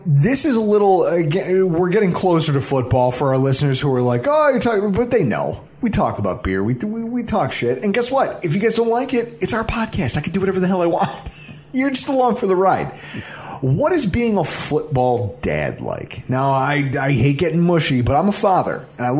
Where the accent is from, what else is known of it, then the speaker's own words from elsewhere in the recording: North Collins, New York, United States; I grew up in North Collins.